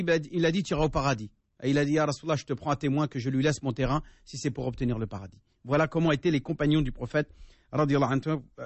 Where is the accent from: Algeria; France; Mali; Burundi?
Algeria; je suis algérien, donc je sais ce qui se passe là-bas.